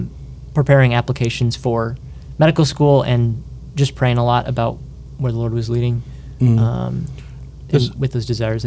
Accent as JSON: {"language": "English", "town": "Shoreview", "region": "Minnesota", "country": "United States", "tie": "born or raised there", "said": "Yeah, so I'm the oldest of seven. I grew up in Shoreview, Minnesota. We grew up going to St. Charles Borromeo in St. Anthony."}